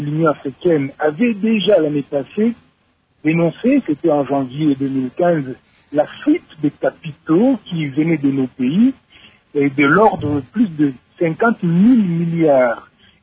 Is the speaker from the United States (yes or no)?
no; DR Congo; pour moi, en tant que Congolais